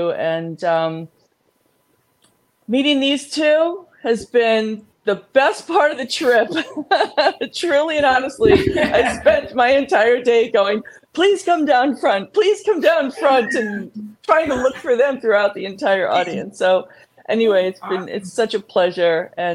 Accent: New York, United States; now in Greenwich, United States; I live in Greenwich, Connecticut. I'm originally from New York, beautiful New York, New York. And I've been living all around the world and finally settled in Greenwich, Connecticut

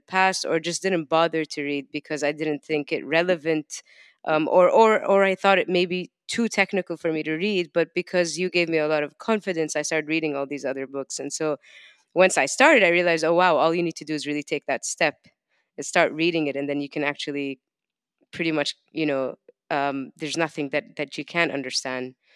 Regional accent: London, United Kingdom; Yeah, I'm a single child, right? Single parent. And so I had a lot of time on my hands. I grew up in London.

